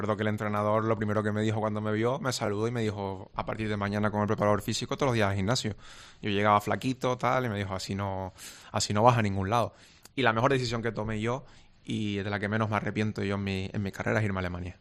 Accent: Tenerife, Canary Islands, Spain; al final el equipo de mi tierra es el Tenerife

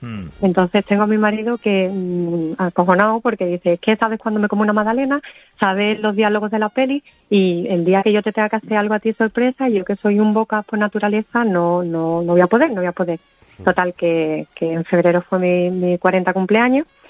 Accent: Jerez, Andalusia, Spain; nosotros somos de Jerez, del grupo

